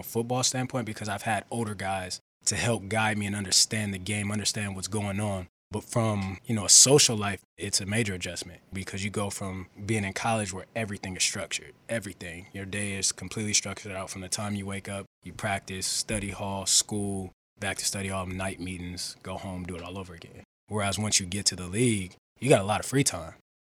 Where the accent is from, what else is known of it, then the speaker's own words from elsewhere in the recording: West Coast, United States; I'm from West Coast. What do you expect?